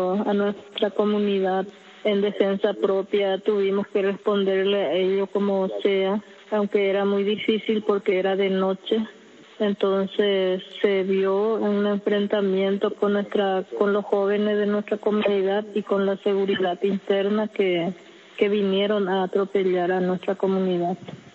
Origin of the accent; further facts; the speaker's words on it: Paraguay; Nosotros somos de Paraguay, somos parte de la Conamuri, somos pueblo Com, habitamos acá en territorio chaqueño, a 47 kilómetros de Asunción